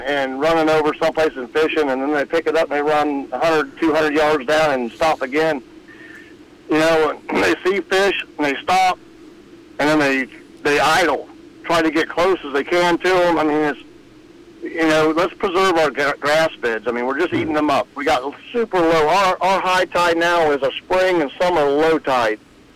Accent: Florida, United States; I'm from Southwest Florida, and I'm cold.

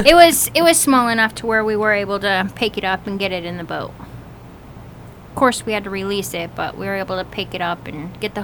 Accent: Chicago, Illinois, United States; moved away; Chicago. Just outside of Chicago. Suburbs.

